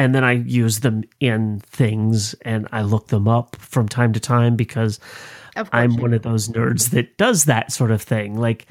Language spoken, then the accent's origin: English; United States; But because I'm an American, I don't have that.